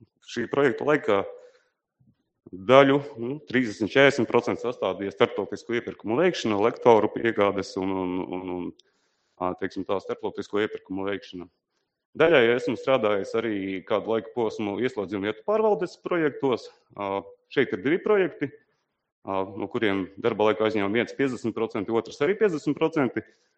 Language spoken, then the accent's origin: Latvian; Balvi, Balvi Municipality, Latvia; mana dzimtā pilsēta ir Balvi.